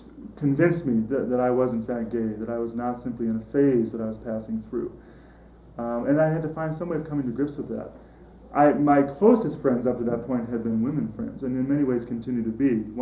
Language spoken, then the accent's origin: English; California, United States; I grew up in California in a large Catholic family, 6 kids.